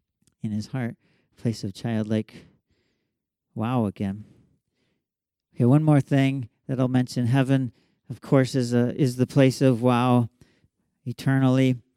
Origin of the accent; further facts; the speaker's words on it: Arcade, United States; You know me, born and raised in Arcade, in the neighborhood over there by the Arcade Park.